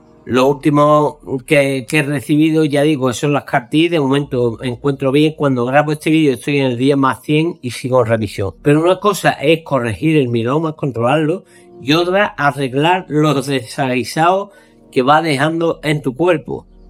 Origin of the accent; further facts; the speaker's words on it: Seville, Andalusia, Spain; tengo 55 años, soy de Sevilla